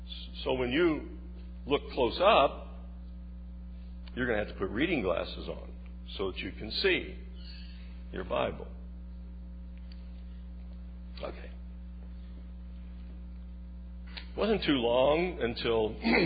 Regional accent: Cincinnati, Ohio, United States; When I was in high school, I grew up in Cincinnati, Ohio.

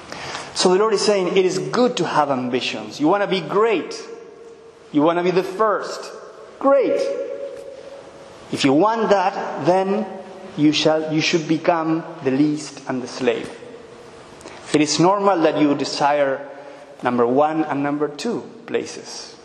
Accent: Argentina; I'm from Argentina, for those who don't know me … I have been serving here only for a couple of months.

